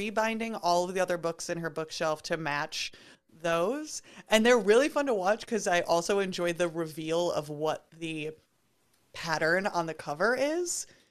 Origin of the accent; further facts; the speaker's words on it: Midwest, United States; Yeah, but as a Midwesterner, it just